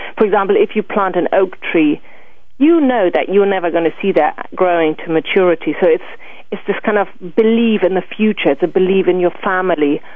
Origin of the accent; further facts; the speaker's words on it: Germany; because I'm from Germany